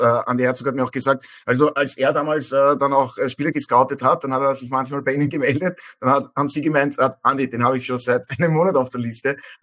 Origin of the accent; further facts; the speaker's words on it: Austria; weil Faschingsdienstag ist bei uns in Österreich